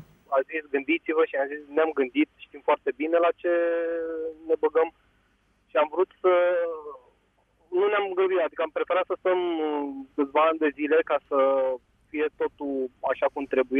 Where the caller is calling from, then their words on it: Bucharest, Romania; sunt din București.